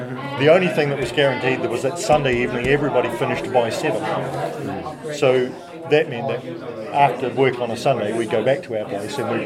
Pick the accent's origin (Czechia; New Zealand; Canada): New Zealand; our home country. So we're from New Zealand. We've been back there for 5 years.